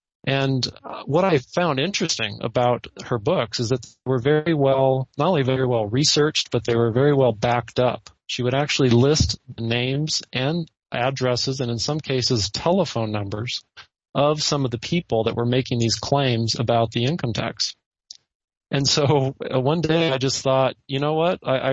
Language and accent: English; San Jose, California, United States; I grew up in San Jose, California, about 50 miles to the south of San Francisco.